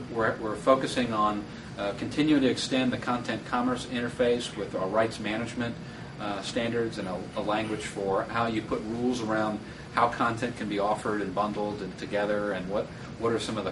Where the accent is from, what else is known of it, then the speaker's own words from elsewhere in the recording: Atlanta, Georgia, United States; So being that I'm from Atlanta, we'll go into the Atlanta Hawks in the Hoop package